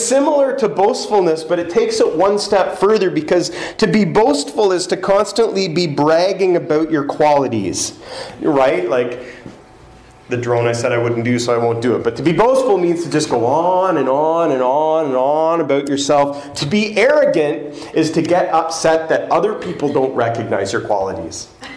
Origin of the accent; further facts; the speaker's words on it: Canada; I wait patiently, kindly, timidly, because I'm Canadian.